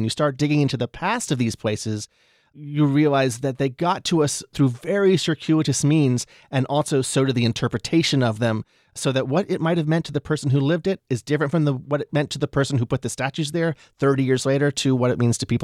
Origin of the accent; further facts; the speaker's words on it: Georgia, United States; If you drive through the American South, and I'm from Georgia, by the way, since the 1700s, my family goes way back.